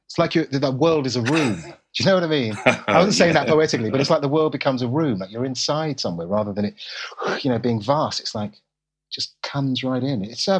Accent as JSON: {"language": "English", "region": "London", "country": "United Kingdom", "lives_now": "-", "said": "I'm a Londoner"}